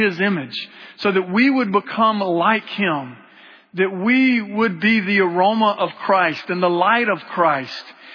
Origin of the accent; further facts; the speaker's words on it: Georgia, United States; We're transplants from Georgia, so we're Georgia fans.